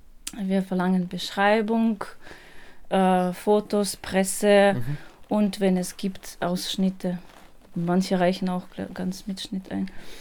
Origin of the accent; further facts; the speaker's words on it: Moscow, Russia; German is a second language; now in Carinthia, Austria; ich komme aus Moskau, aus Großraum, Großstadt, und da leben die Leute so ganz dicht beieinander und es passiert vieles und gleichzeitig.